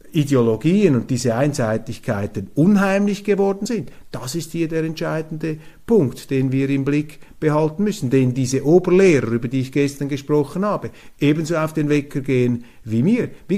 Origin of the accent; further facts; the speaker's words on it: Switzerland; dieser Verfassungsschutz ist für mich eine Behörde, die nach meinem Verständnis jetzt als Schweizer einer Demokratie nicht würdig ist.